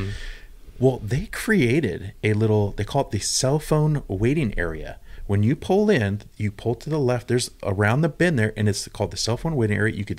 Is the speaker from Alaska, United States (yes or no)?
no; California, United States; Compared to where I came from Southern California, so it was bonkers down there.